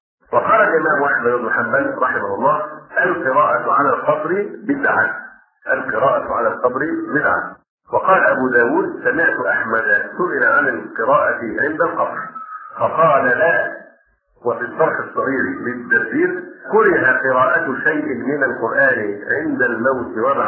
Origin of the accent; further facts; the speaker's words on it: Egypt; لا توجد غير عندنا في مصر للأسف الشديد